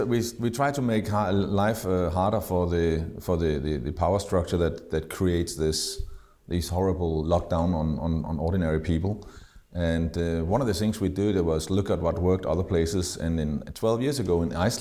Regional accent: Copenhagen, Capital Region of Denmark, Denmark; also born or lived in London / Hong Kong; I'm from Copenhagen, but I worked for many years mainly in London, but also in Hong Kong.

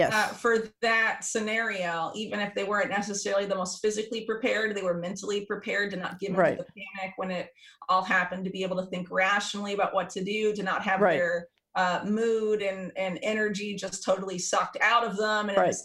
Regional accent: the South, United States; like I grew up in the South, a lot of those rural communities and like Appalachia

